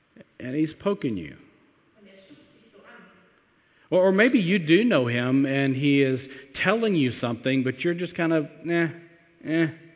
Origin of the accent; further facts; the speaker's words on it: Texas, United States; growing up in Texas, that kind of limited the number of girls there were for me to date